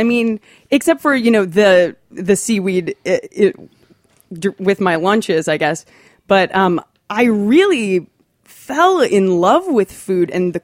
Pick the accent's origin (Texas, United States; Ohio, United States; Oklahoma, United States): Ohio, United States; Athens; So I'm from Athens, Ohio. It's a small little college town. It's where Ohio University is.